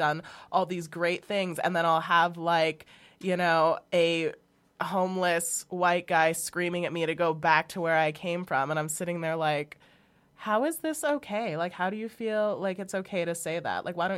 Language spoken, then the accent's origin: English; Canada; I have a lot of habits that are horrible because I was raised in Canada with a white family and I never experienced racism, really.